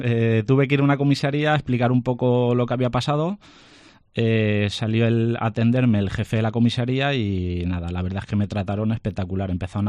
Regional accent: Spain; yo soy policía español.

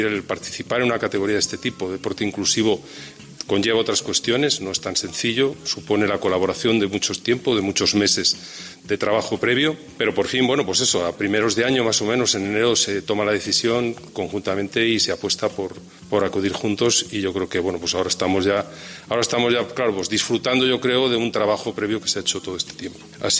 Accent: Castile and León, Spain; Pues yo siempre, refrán de mi tierra de Campos dice que pues con amigos así, pues se va muy lejos.

